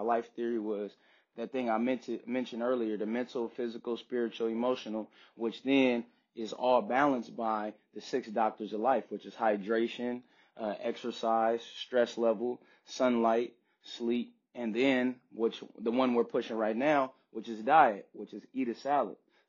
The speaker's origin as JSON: {"language": "English", "town": "San Francisco", "region": "California", "country": "United States", "tie": "born or raised there", "said": "I grew up in San Francisco, the Fillmore District, one of the most infamous districts in the West Coast, Harlem of the West. Moved to Hunters Point when I was 11."}